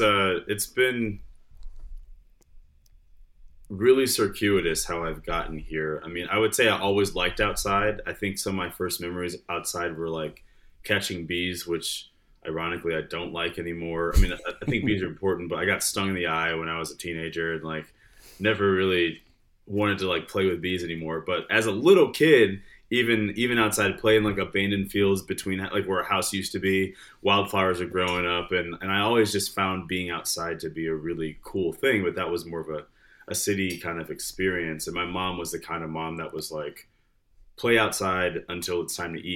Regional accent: Detroit, Michigan, United States; So I grew up in Michigan. I was born in Detroit and spent a lot of time there, moved to the suburbs, then moved a lot after that.

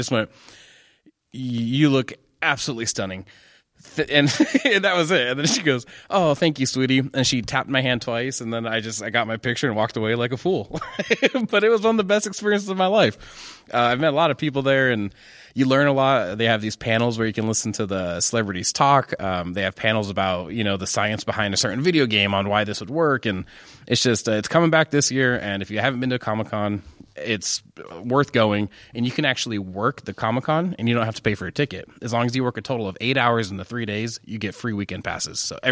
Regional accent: Oregon, United States; I'm from Oregon. So this is like the main one in Portland.

